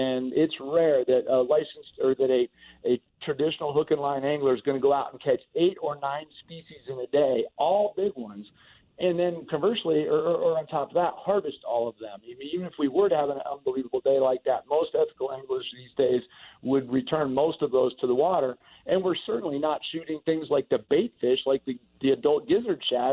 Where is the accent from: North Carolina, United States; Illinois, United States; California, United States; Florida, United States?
Florida, United States; I grew up in Florida, and he's right.